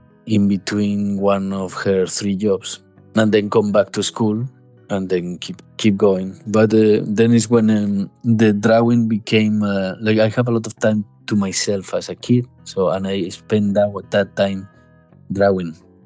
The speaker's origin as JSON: {"language": "English", "town": "Santander", "region": "Cantabria", "country": "Spain", "tie": "born or raised there", "lives_now": "London, United Kingdom", "said": "And I live in London, actually, but I'm from Spain, and I'm an artist."}